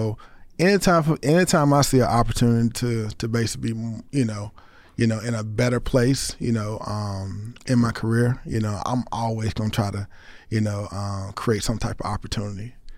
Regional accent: Greenwood, South Carolina, United States; I'm from Greenwood, South Carolina, a small area.

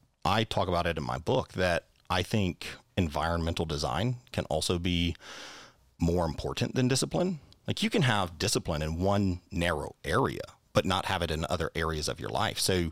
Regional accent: Arkansas, United States; Arkansas, originally.

